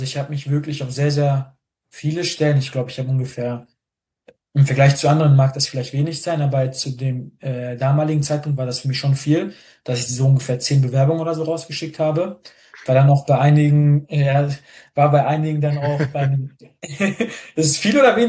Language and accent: German; North Rhine-Westphalia, Germany; ich komme aus dem Ruhrgebiet